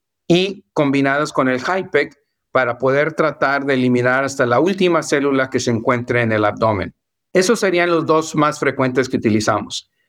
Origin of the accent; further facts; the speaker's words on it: Mexico; moved away as an adult; Yo vine de México